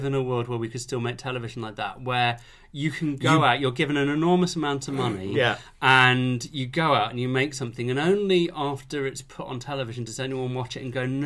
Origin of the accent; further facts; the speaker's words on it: Nottingham, East Midlands, United Kingdom; But it was shot in Nottingham, and I'm from Nottingham.